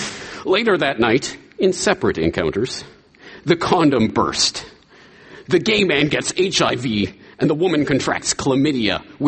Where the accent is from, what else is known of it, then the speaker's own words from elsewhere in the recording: Canada; many, many years ago, I was in Canada, in my hometown, and I was at a used bookstore or a flea market or something